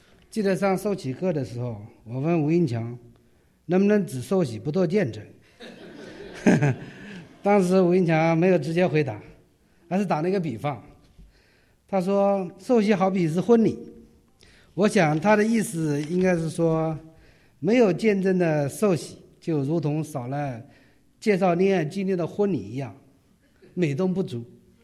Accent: China; now in Beijing, China; 我在农村长大，小时候很瘦，我妈妈总说我胳膊比竹竿还细，不读书在农村自己都养不活。

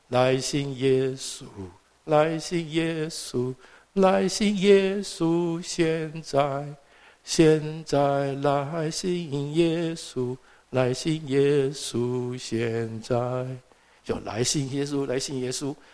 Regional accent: Xiamen, Fujian, China; now in Taiwan; 我母亲带着我祖母跟我的二哥还有四十几箱行李，是我们家里最后离开厦门我们的家乡的地方，那是1949年10月17号，我们的船离开厦门，经过汕头到了香港，然后辗转就到了台湾。

